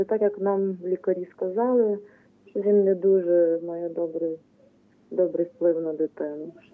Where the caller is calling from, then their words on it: Lviv, Lviv Oblast, Ukraine; я зі Львова.